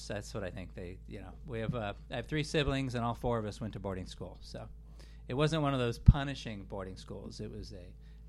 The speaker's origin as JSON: {"language": "English", "town": "Palm Springs", "region": "California", "country": "United States", "tie": "born or raised there", "said": "I grew up in the Palm Springs area, where it's"}